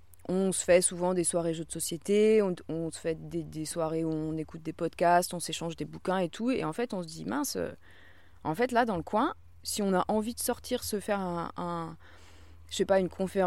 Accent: Bourges, Centre-Val de Loire, France; J'ai grandi à Bourges et ensuite, après mes études, j'ai habité en camion pendant des années.

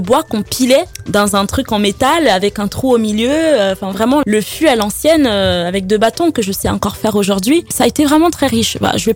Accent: Njombé, Littoral, Cameroon; born there; je suis née au Cameroun, à Njombé, dans un petit village. Donc voilà, j'ai été élevée par ma grand-mère qui m'a récupérée quand j'avais 18 mois.

